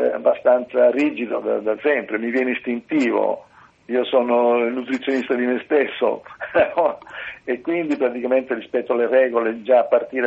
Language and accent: Italian; Sicily, Italy; Sai, io sono siciliano, molto probabilmente noi tutti quelli che stiamo nelle isole abbiamo sempre voglia di toccare la terraferma